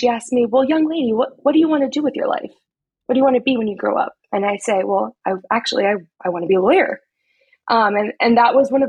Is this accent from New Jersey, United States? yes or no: yes; New Jersey, United States; also born or lived in Washington Heights, New York; I grew up somewhat in Washington Heights, mainly in New Jersey, and I went to Montclair State I went to public school my whole life.